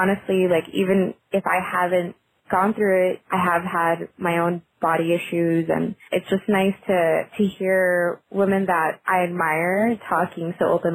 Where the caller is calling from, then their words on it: Miami, Florida, United States; I'm calling from Miami.